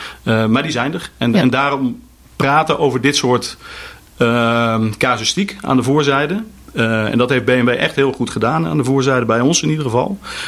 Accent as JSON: {"language": "Dutch", "country": "Netherlands", "said": "En zo zijn wij Nederlanders ook."}